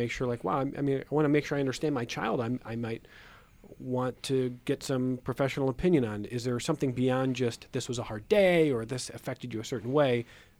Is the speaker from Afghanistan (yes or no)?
no; Cleveland, Ohio, United States; I'm from Cleveland, where the river caught fire in the 1970s.